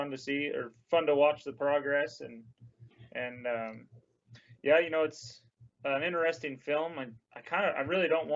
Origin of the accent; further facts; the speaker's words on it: Washington, United States; I grew up in Eastern Washington